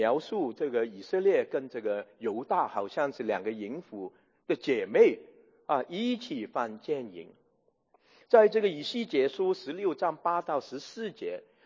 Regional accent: Guangdong, China; 这个就是我们广东人说一脚踏两船就是不能专一的这个意思。

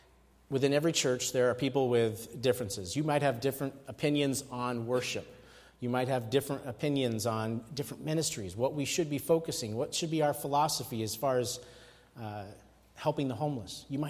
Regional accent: Seattle, Washington, United States; I say that as a Northwest guy growing up in Seattle

